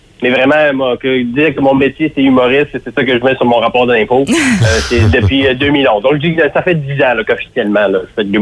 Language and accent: French; Quebec, Canada; moved away as an adult; moi, je suis déménagé du Saguenay, j'avais 21 ans pour faire ça.